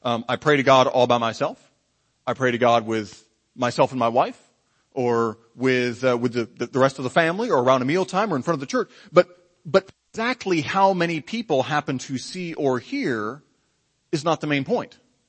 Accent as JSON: {"language": "English", "region": "Michigan", "country": "United States", "tie": "born or raised there", "said": "I remember I grew up in Michigan"}